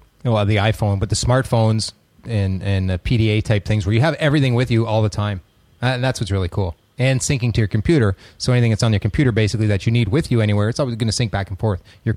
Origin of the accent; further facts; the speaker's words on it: Canada; they cut me off because I'm Canadian.